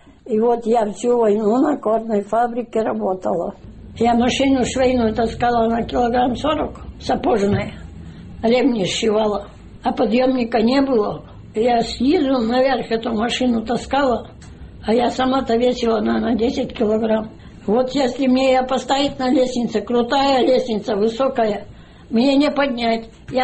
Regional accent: Ladyshevo, Russia; Я из Ладышева родом выросла в бедной семье, без отца с 5 лет.

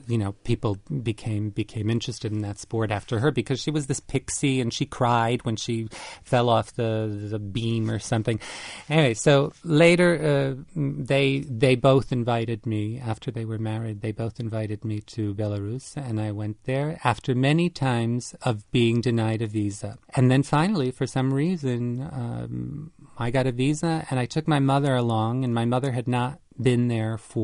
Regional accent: United States; by being an American who spoke their language

